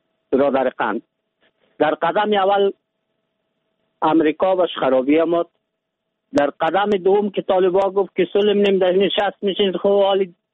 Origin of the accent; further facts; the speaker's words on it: Afghanistan; من از افغانستانم